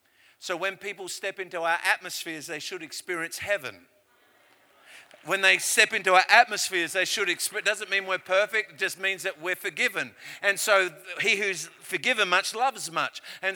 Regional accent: Papua New Guinea; I was born in Papua New Guinea. I'm a Papuan.

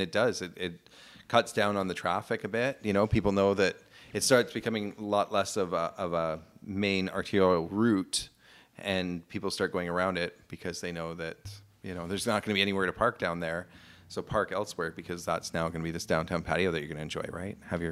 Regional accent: Victoria, British Columbia, Canada; also born or lived in Lower Mainland; I grew up I'm from Victoria. Spent a lot of my teenage years in the Lower Mainland. Most of my teenage years in the Lower Mainland, and then back to Victoria again as an adult, a young adult.

